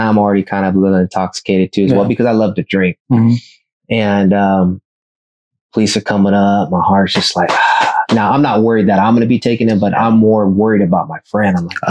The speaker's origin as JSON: {"language": "English", "town": "Oceanside", "region": "California", "country": "United States", "tie": "born or raised there", "said": "It's like, you know, if people ask you where you're from, there's always that kind of like, \"I'm from Oceanside.\""}